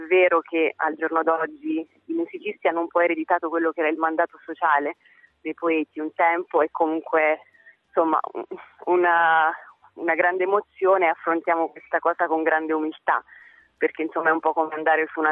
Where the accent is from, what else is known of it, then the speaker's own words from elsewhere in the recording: Abruzzo, Italy; Io sono abruzzese